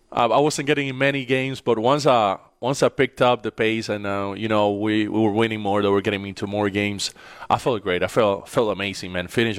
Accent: Dominican Republic; We're from the Dominican Republic. My wife is also from the Dominican Republic.

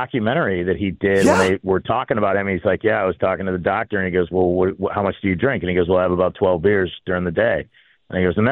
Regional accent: California, United States; Growing up in California, I mean, we were either watching the NWA on TBS on Saturdays and Sundays

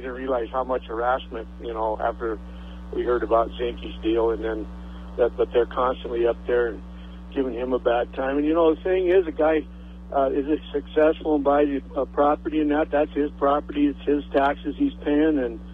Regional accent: Montana, United States; and I grew up here in Montana too.

